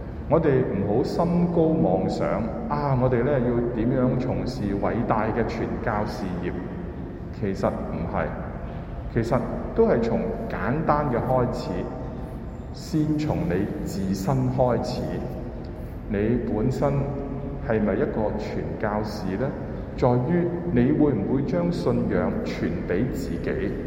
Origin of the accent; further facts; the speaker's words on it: China; 我们有没有、啊、我们中国人的文化一样有的